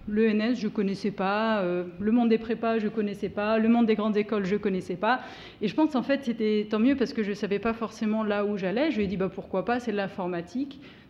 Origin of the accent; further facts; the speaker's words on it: Saint-Étienne, Auvergne-Rhône-Alpes, France; now in New York, United States; je suis partie de Saint-Étienne, ma ville natale, et donc arrivée maintenant à New York où je travaille pour Google.